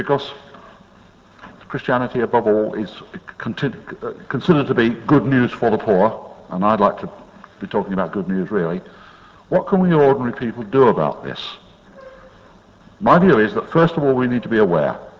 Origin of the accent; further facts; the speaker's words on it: Jersey; I come from Jersey, this is in the Channel Islands